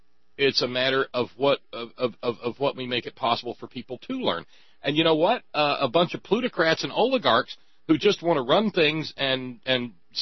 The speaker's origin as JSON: {"language": "English", "region": "Alabama", "country": "United States", "tie": "born or raised there", "said": "Well, yeah, and even growing up in Alabama, I still remember a time when union households made up entire neighborhoods"}